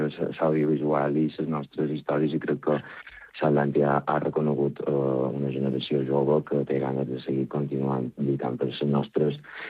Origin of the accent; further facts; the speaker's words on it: Balearic Islands, Spain; com a mallorquí